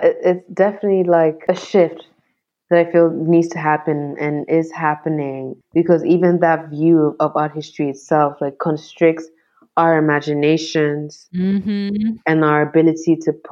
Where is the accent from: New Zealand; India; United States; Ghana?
Ghana; how then that makes space for other forms of art, and especially sort of like being Ghanaian. And like, if I was just understanding Ghana's arts in terms of painting and sculpture, I would be missing so much.